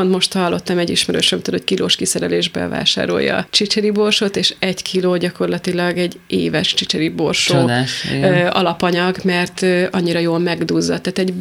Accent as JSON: {"language": "Hungarian", "region": "Transdanubia", "country": "Hungary", "lives_now": "Nagykörű, Hungary", "said": "Én a Dunántúról, a Dunapartról származom, tehát ott kéne otthon érezni magam."}